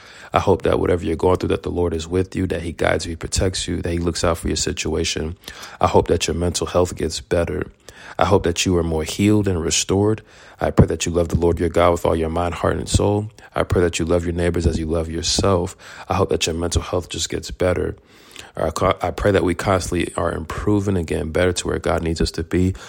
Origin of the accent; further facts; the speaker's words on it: Florida, United States; I was raised in South Florida, so I already know the vibes down there, all right?